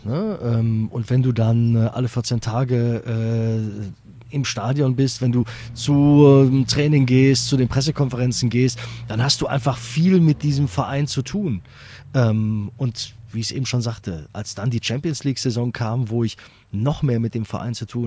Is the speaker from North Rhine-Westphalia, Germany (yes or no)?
yes; Düsseldorf, North Rhine-Westphalia, Germany; Ich bin in Düsseldorf geboren. Ach, bin auch als Düsseldorfer und Fortuna-Fan sozialisiert worden.